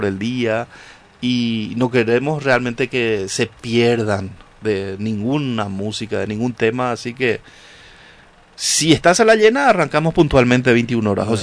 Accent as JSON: {"language": "Spanish", "country": "Paraguay", "said": "Es algo que nos identifica como paraguayos, así como nuestra gastronomía"}